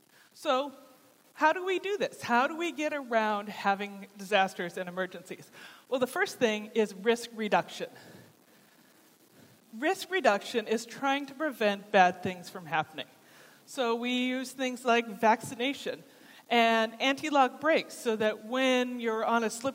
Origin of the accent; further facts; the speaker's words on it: United States; I was just fascinated as an American by the miles and miles and miles of separated bike path.